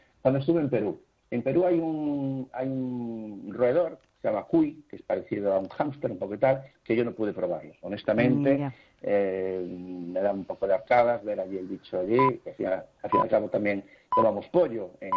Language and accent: Spanish; Galicia, Spain; yo como buen gallego, dice, ¿con qué destino te quedarías? No, pues me quedaría con Galicia.